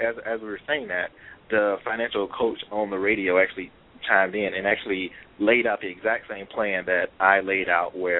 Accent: Laurel, United States; Lauren is actually named after our hometown, Laurel. So, yes. So, Laurel is my hometown

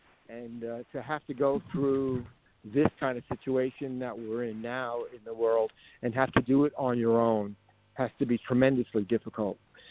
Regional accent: Brooklyn, New York, United States; also born or lived in Nashville; for a guy from Brooklyn.

